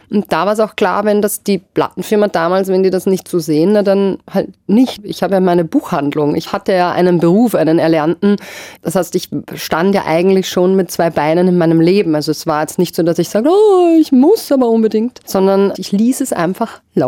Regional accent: Austria; Auf alle Fälle wusste bei uns in Österreich keiner, was eigentlich Castingshow heißt und was das bedeutet.

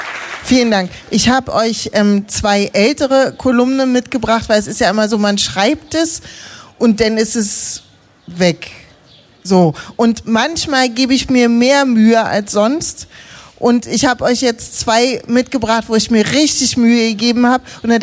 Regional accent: Berlin, Germany; Ich war als Kind in der Grundschule nicht im Bözow-Viertel zur Schule, wo ich gewohnt habe, sondern bin auf die Körperbehindertenschule gegangen, was total super war, was aber ein ganz anderes Berlin-Bild natürlich macht.

